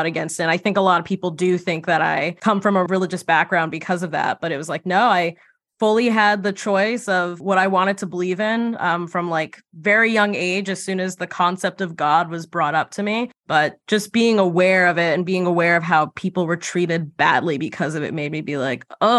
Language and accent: English; Massachusetts, United States; I grew up right outside of Boston, and my family, my extended family, my parents were raised like Irish Catholic.